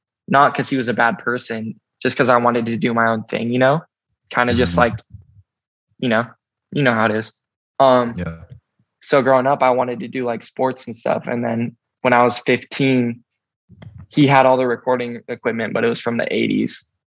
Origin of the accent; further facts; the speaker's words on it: Seattle, Washington, United States; Well, with Charlie, that's just my bro. We're from Seattle together.